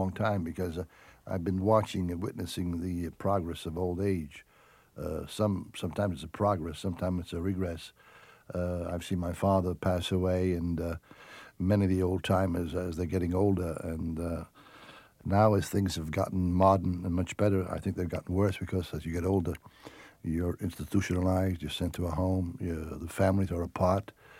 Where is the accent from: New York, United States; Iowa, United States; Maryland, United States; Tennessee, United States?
New York, United States; Brooklyn; As I said, being an Italian all my life, as a child, I grew up in Brooklyn, and we never went to ball games.